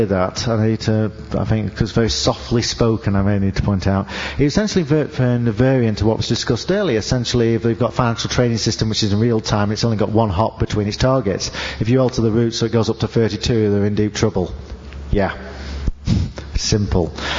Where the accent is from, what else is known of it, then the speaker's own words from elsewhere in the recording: England, United Kingdom; I'm English, so my pronunciation is a bit different.